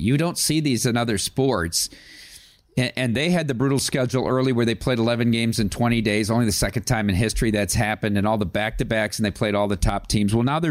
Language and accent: English; Iowa, United States; I'm from Iowa.